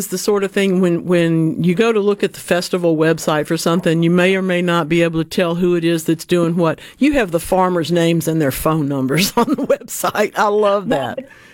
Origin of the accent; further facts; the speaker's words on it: Louisiana, United States; I come from North Louisiana as a baby, born in July, and my mother would always bake the birthday cake.